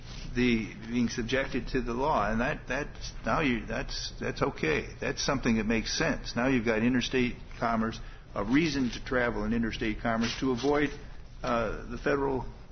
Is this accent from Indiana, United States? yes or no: yes; Indiana, United States; any of us. I came from Indiana.